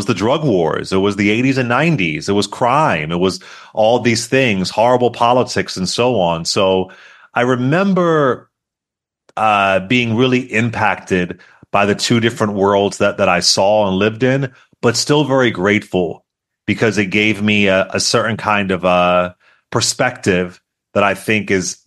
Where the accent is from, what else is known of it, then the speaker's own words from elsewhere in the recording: Philadelphia, Pennsylvania, United States; also born or lived in Vancouver, Washington; But yeah, I grew up mainly in West Philadelphia, but I did spend a lot of time on the West Coast in Washington State, an area called Vancouver, Washington. This was in the 1980s.